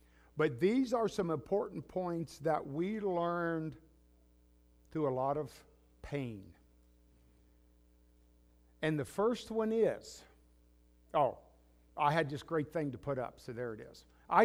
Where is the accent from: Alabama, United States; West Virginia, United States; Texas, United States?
West Virginia, United States; accent: West Virginia; I still have my West Virginia accent, and I tell people I just assume maybe the Lord's going to send me back there one day and I'll still need it.